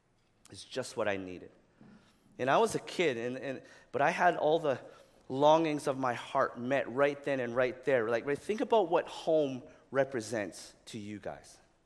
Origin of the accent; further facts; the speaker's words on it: Regina, Saskatchewan, Canada; every year, we were growing up in Regina, Saskatchewan.